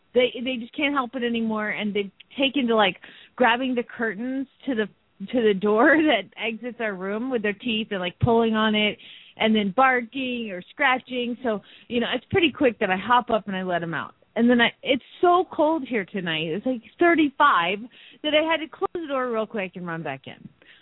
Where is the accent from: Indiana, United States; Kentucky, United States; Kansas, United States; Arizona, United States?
Arizona, United States; Phoenix; from Phoenix, Arizona.